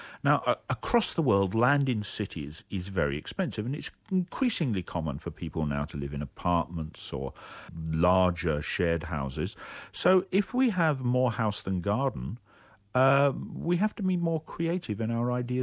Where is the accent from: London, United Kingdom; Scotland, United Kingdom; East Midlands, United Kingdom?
London, United Kingdom; I was brought up in London in N7, and I'm not quite sure what the appropriate plant is for N7.